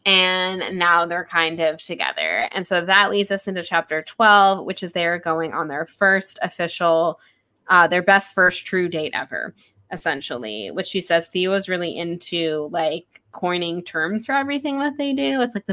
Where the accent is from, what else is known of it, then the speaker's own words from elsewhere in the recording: Florida, United States; And people do it all the time to me about, like, growing up in Florida. And I'm like, yeah, I'm from here.